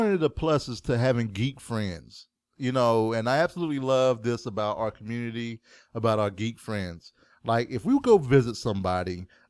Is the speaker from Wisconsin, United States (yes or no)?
no; North Carolina, United States; Because I'm from North Carolina, where pulled pork barbecue.